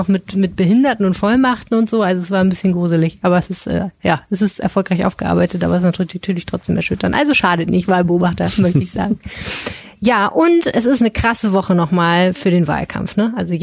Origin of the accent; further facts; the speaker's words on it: Stendal, Saxony-Anhalt, Germany; Stendal Sachsen-Anhalt